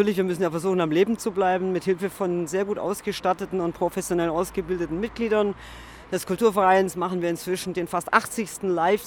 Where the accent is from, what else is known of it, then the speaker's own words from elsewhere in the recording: Gelting, Bavaria, Germany; Ja klar, also wir kommen aus Gelting. Das ist ein Ort zwischen Wolfratshausen und Geretsried.